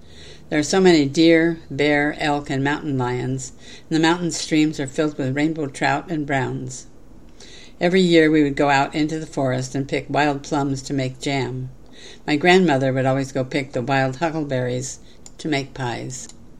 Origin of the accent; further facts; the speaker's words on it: Oregon, United States; I grew up in Oregon, following my father around the forest.